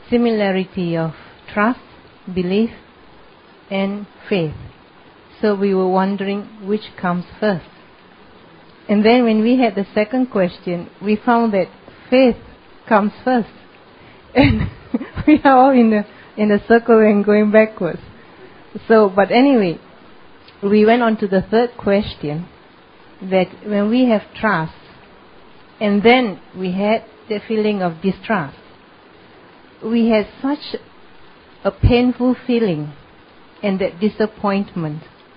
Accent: Malaysia; from Malaysia.

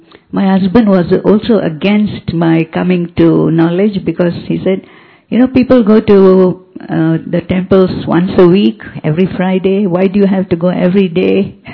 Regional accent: Malaysia; I'm also from Malaysia.

